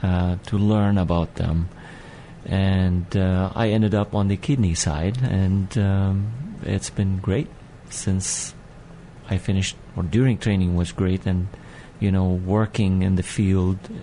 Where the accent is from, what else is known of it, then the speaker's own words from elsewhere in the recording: Lebanon; also born or lived in Cleveland, United States; now in United States; So this is where I came from. Originally, I'm Lebanese.